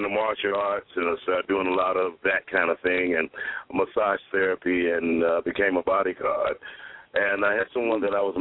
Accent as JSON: {"language": "English", "town": "Chicago", "region": "Illinois", "country": "United States", "tie": "born or raised there", "said": "and I'm from Chicago, born and raised in Chicago."}